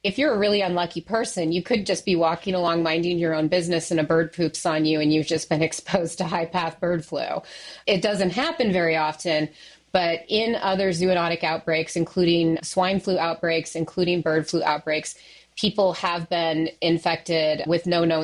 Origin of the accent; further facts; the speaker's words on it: United States; And as you pointed out, I am American. I've been very interested in what's happening in my home country with regard to public health.